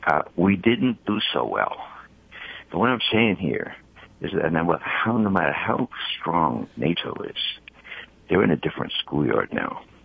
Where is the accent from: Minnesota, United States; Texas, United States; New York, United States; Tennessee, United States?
New York, United States; New York City; You know, I'm from the Bronx, and I think...